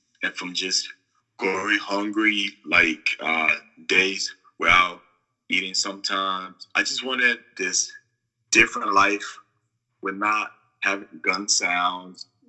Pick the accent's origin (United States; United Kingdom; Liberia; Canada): Liberia; Growing up in Liberia, from my father's side, I have 7 brothers and 8 sisters. And then from my mother's side is 3 of us. So I grew up with my mom a lot more.